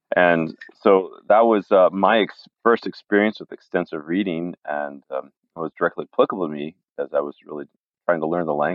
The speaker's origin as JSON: {"language": "English", "country": "United States", "said": "I'm from the States, and I'm actually kind of a business guy."}